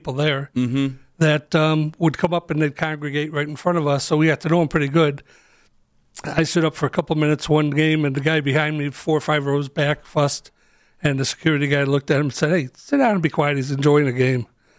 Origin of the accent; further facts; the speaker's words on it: Lakewood, Ohio, United States; now in Cleveland, United States; Yes, I'm born and raised Lakewood. I grew up in Lakewood and then moved to Cleveland.